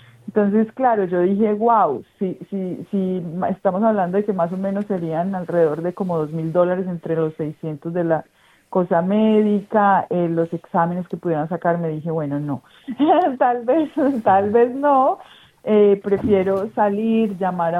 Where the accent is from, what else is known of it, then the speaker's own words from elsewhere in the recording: Colombia; now in Australia; Yo soy colombiana.